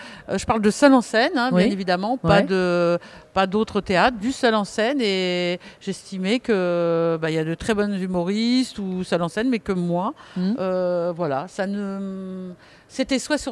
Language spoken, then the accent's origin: French; Normandy, France; parce que je suis normande